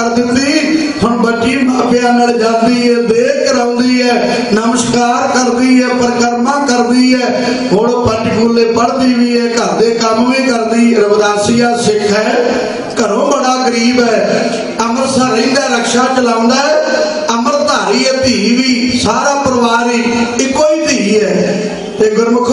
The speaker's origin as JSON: {"language": "Punjabi", "town": "Pir Muhammad", "region": "Punjab", "country": "India", "tie": "born or raised there", "said": "ਤੇ 94 ਤੱਕ ਮੇਰਾ ਪਿੰਡ ਰਸਤੇ ਹੀ ਸੀ ਅੰਮ੍ਰਿਤਸਰ ਦੇ ਪੀਰ ਮੁਹੰਮਦ।"}